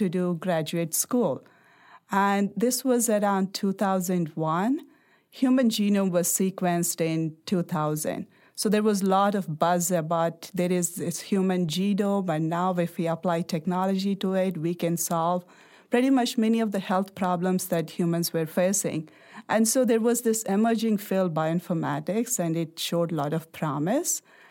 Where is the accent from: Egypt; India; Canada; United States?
India; I grew up in India. My father is a farmer. My mother is a housewife, a multi-generational household, parents, grandparents.